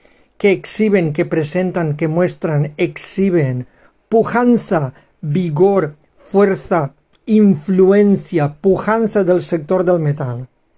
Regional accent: Valencian Community, Spain; Y hay que tirar para la tierra, porque sabéis que yo soy valenciano.

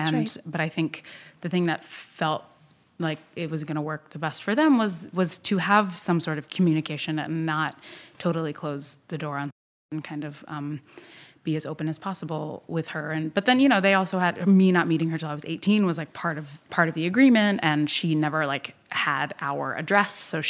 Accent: Norfolk, Virginia, United States; Well, I grew up in Norfolk, Virginia.

